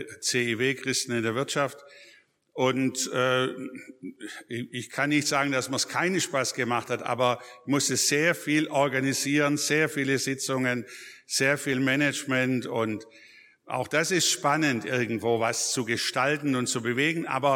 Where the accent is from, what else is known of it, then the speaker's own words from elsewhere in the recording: Reutlingen, Baden-Württemberg, Germany; das war bei uns so eine gute Ausbildung in Reutlingen, das ist meine Heimat.